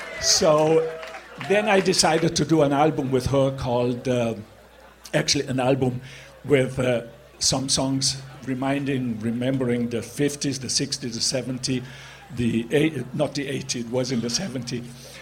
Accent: Ortisei, Trentino-Alto Adige, Italy; born there; English is a second language; So I was born in a little town called Ortisei in Italy.

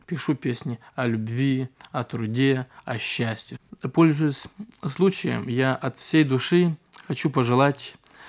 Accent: Volga region, Russia; born there; Родился я на Волге.

